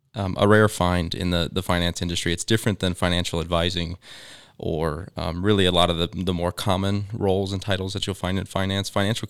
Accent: Colorado, United States; that I was familiar with growing up in Western Colorado.

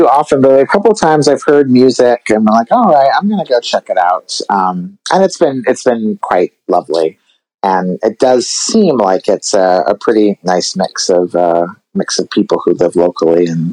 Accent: California, United States; And I grew up in California on the Pacific

